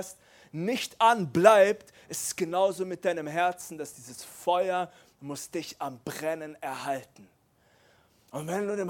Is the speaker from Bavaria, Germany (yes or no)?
no; Baden-Württemberg, Germany; Ich bin aus dem Schwabeländle. Und da sagen wir Sachen wie schaffe, schaffe, Häusle baue.